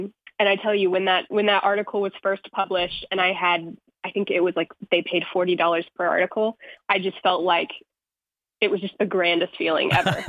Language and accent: English; Paducah, Kentucky, United States; Sure. So I grew up in a small town called Paducah, Kentucky.